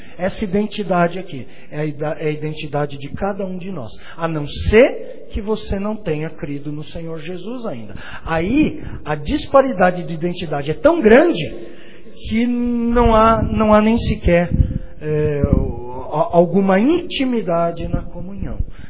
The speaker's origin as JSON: {"language": "Portuguese", "town": "Atibaia", "region": "São Paulo", "country": "Brazil", "tie": "born or raised there", "said": "Eu mesmo sou nascido em São Paulo, mas cresci aqui, vim para cá, eu era criancinha ainda, cresci aqui, como se o meu coração é mais atibaiense que paulistano, né?"}